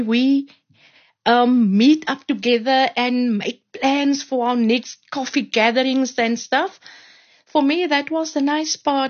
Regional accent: Matroosfontein, Western Cape, South Africa; I grew up in Matrosfontein, where I stay most of my life until 2006, where I bought my own house.

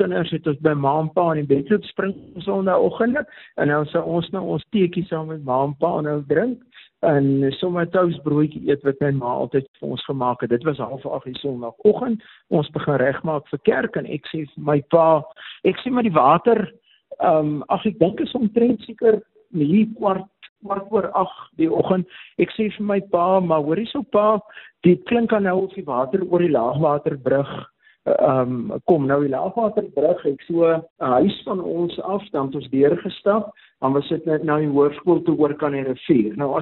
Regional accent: Laingsburg, Western Cape, South Africa; Ek het op Blensburg is gebore daar groot geword

